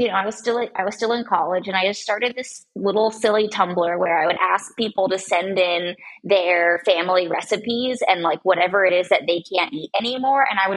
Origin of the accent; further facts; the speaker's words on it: San Diego, California, United States; also born or lived in Portland, Oregon; But, you know, I grew up half in San Diego and half in Portland, Oregon.